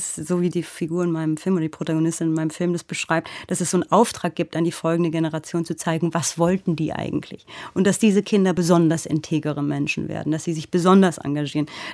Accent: Germany; born or raised there

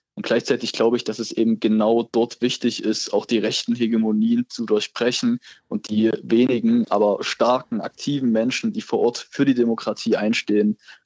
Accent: Zwickau, Saxony, Germany; Genau, also ich bin in Zwickau aufgewachsen

